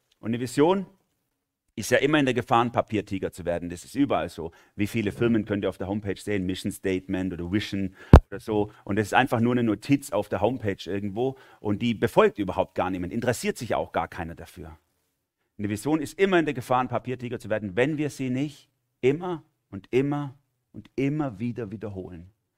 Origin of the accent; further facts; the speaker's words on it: Baden-Württemberg, Germany; accent: Swabian; dann versuche ich meinen schwäbischen Dialekt zu verstecken